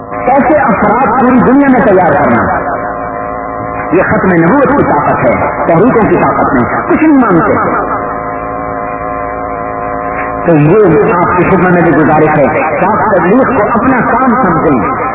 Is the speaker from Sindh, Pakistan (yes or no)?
no; Punjab, Pakistan; ہمارا جو یہاں میرا گاؤں ہے وہاں سے قریب عبد الحکیم ایک چھوٹی سی چھاؤنی ہے